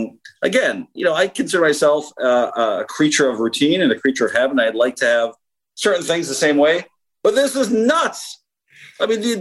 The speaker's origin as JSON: {"language": "English", "country": "Canada", "said": "As a Canadian, as a very proud Canadian"}